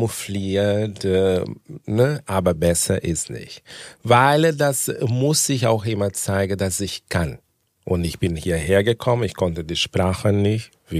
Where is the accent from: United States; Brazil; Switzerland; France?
Brazil; German is a second language; now in Germany; Ich komme von einer, wir sagen immer den Leuten, eine dritte Weltland. Ich komme aus Brasilien.